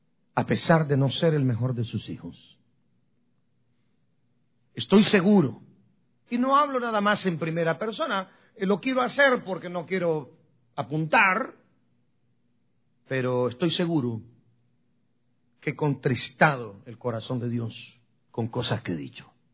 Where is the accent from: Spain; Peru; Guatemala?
Guatemala; now in San Francisco, United States; palabras que yo oía que me decían cuando recién llegué de Guatemala a San Francisco.